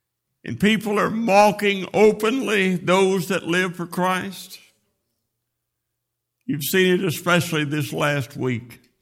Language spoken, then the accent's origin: English; Oklahoma City, Oklahoma, United States; when I was growing up in the Central Avenue Free Will Baptist Church in Oklahoma City.